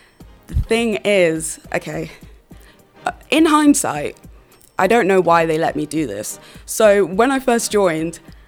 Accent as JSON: {"language": "English", "region": "East Midlands", "country": "United Kingdom", "tie": "born or raised there", "said": "my mum's side, my family is Jamaican, and on my dad's side, they are Dominican. So, I grew up in the Midlands, in Northamptonshire, and to be honest, there weren't that many black people around."}